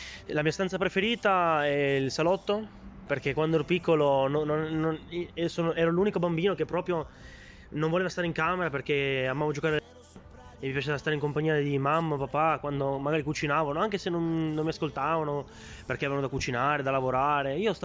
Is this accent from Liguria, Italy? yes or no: no; Turin, Piedmont, Italy; born there; il quartiere Nizza Mille Fonti dove sono nato. Per me è lì la casa di mia nonna, siamo di Oristano